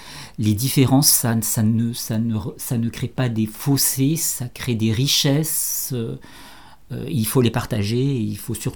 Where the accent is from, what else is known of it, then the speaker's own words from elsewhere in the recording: Nice, Provence-Alpes-Côte d'Azur, France; moi je suis niçois et c'est un peu voilà un peu la même région